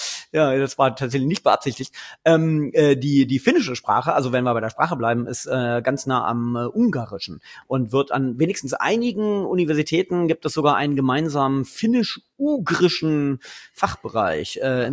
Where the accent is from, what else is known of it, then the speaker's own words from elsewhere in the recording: Göttingen, Lower Saxony, Germany; Ich komme ja aus Göttingen, deswegen ist es für mich ein Zurück in meine Heimatregion